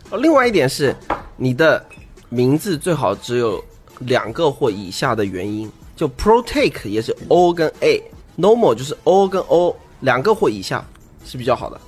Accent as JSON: {"language": "Chinese", "region": "Fujian", "country": "China", "said": "我们福建人就老讲成 Nomo 啊。"}